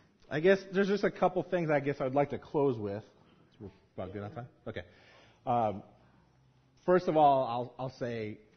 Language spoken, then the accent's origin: English; Los Angeles, California, United States; It's a part of growing up in South Central LA, unfortunately.